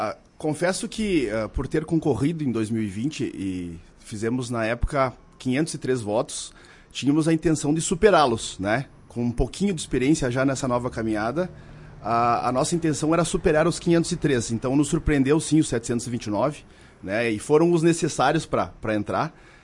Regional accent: Vacaria, Rio Grande do Sul, Brazil; born there; E eu sou nascido em Vacaria. Então, até morei 1 ou 2 anos em Bom Jesus, né? Mas todos na região.

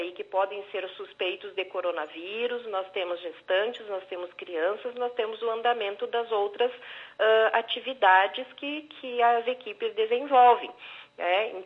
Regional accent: Brazil; O uso de máscara agora é uma novidade que não é um hábito nosso enquanto brasileiros

